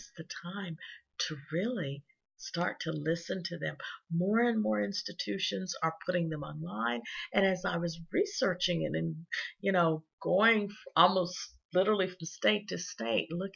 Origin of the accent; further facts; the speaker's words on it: Arkansas, United States; I listened to one in its entirety from Arkansas, since it's my home state